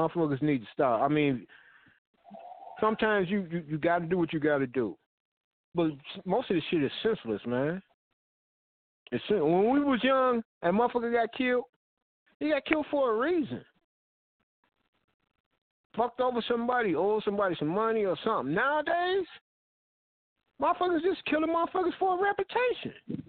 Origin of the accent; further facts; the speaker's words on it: Gary, Indiana, United States; I don't know a whole lot of motherfuckers that's from Gary. And I'm from Gary.